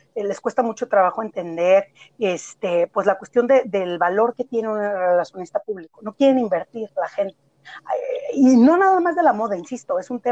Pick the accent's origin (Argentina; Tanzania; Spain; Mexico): Mexico; soy mexicana y soy muy orgullosa de serlo